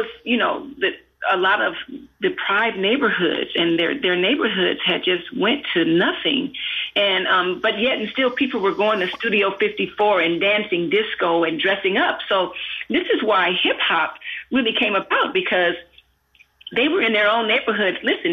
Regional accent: the South, United States; And our music, you know, we're from the South.

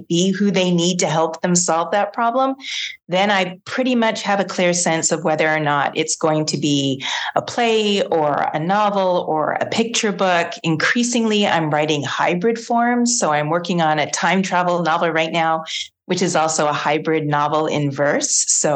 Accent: Ontario, Canada; accent: Canadian; I'm Canadian. You'll probably hear my accent as I'm talking. But I grew up outside of Toronto

